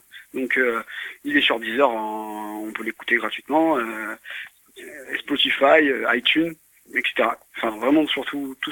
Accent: Nîmes, Occitanie, France; Et vu qu'on vient de Nîmes, on est un groupe clairement de la région et on a tout fait des bars possibles à Nîmes.

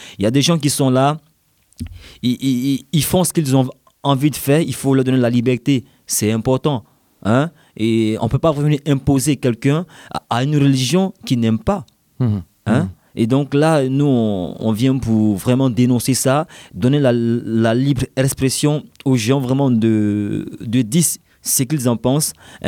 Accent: Mali; nous, chez nous, au Mali, les radios sont écoutées plus en langue locale, qui est le Bamanankan, que tout le monde comprend.

